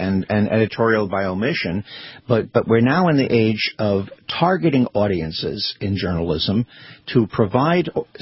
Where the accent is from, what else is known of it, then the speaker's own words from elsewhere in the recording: Brooklyn, New York, United States; Well, I'm from Brooklyn.